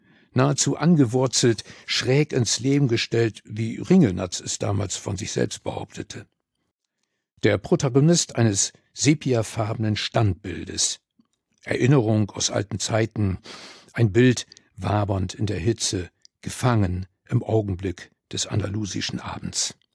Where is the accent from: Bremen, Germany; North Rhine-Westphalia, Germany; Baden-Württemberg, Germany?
Bremen, Germany; ich bin im Moment öfters in Walle, wo ich aufgewachsen bin. Oder besser, genauer gesagt in Utbremen.